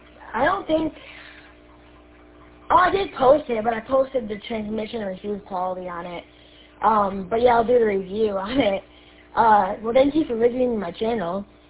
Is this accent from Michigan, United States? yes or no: yes; Michigan, United States; And I am from Emily City, Michigan.